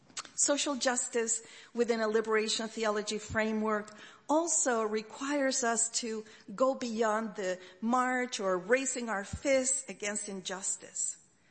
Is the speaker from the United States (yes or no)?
no; Chile; I grew up in the Catholic Church in a small town in Chile, a church which was part of a theological revolution, liberation theology.